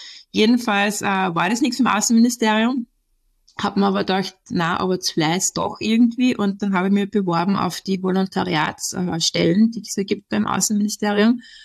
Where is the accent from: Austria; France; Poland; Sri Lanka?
Austria; selber als Österreicher